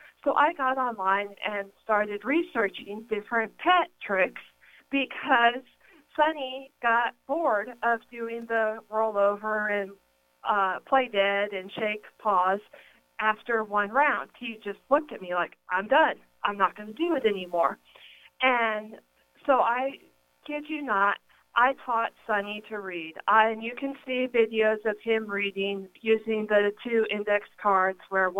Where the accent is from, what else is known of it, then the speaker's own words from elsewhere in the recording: Plano, Texas, United States; I grew up in Plano, Texas. I grew up in a house full of pets